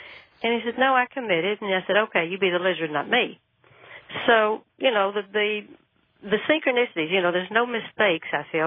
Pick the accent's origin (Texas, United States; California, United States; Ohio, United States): Texas, United States; Houston; I was raised here in Houston, just mainstream religion, minding my own business